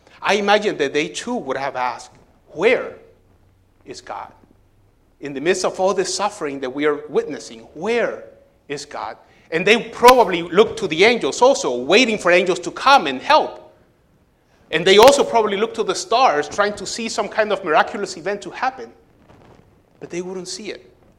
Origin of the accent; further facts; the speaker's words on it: Puerto Rico; accent: Puerto Rican; That is French with my Puerto Rican accent.